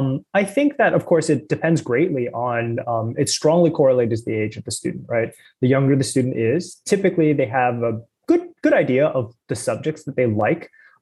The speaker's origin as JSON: {"language": "English", "country": "Canada", "tie": "born or raised there", "also_born_or_lived": "China", "said": "I'm Canadian. I was born in China, but grew up in Canada."}